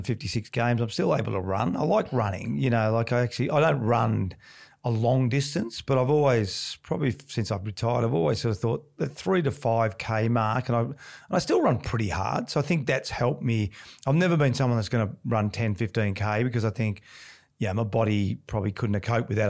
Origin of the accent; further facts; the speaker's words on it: Melbourne, Victoria, Australia; when I was growing up in Melbourne